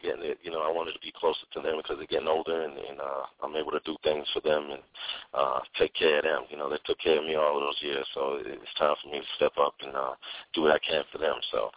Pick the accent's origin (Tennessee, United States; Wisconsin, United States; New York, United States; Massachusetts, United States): Massachusetts, United States; Brockton; I was born and raised in Brockton, Massachusetts, which is about 20 miles south of Boston.